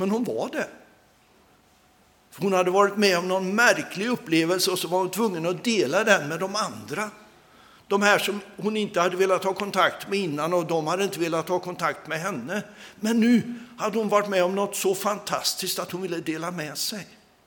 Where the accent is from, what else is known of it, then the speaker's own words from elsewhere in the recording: Sweden; also born or lived in India; Jag föddes på en missionsstation i Indien. Mina föräldrar var missionärer. Jag växte upp som pastorsbarn i Sverige.